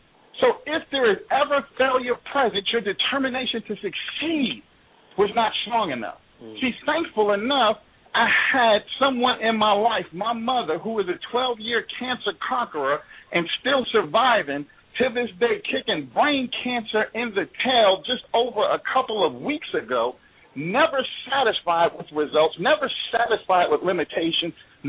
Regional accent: New York City, New York, United States; I grew up in the Bronx, New York City, while it was the murder capital of the world.

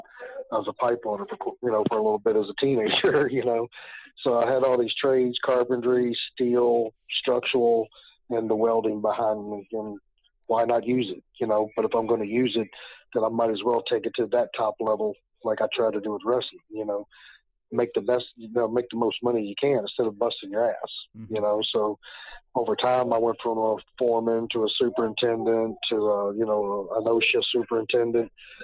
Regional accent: Waynesboro, Virginia, United States; I was in a gym in my hometown of Waynesboro, Virginia

